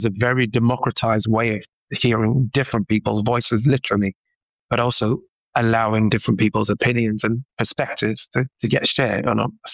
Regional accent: Ghana; I grew up in Ghana

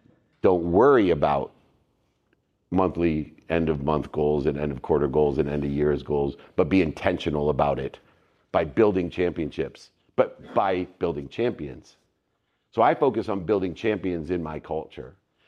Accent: Akron, Ohio, United States; born there; I was born in the Midwest in Akron, Ohio. You can see my single mom there. She raised six kids, five boys and a girl

